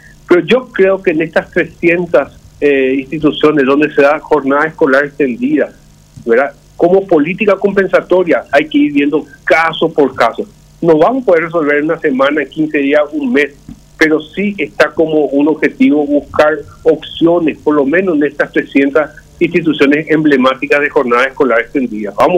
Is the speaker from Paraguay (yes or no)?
yes; Paraguay